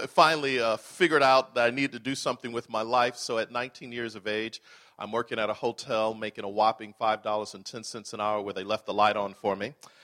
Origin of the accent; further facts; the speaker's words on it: Buffalo, New York, United States; moved away as an adult; I am originally from Buffalo, New York. Go Bills! This could be the year. But I left Buffalo about 27 years ago. Mom and Dad dropped me off at Morehouse College in Atlanta, Georgia.